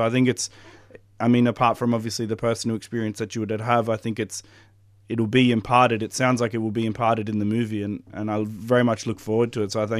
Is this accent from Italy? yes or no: yes; Italy; I'm from Italy